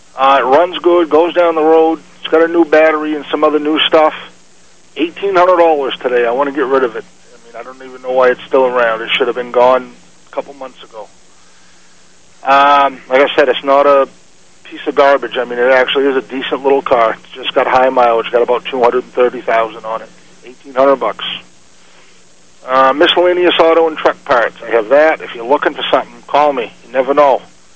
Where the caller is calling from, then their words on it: Maine, United States; Hey, Tom, up Spanish, Maine.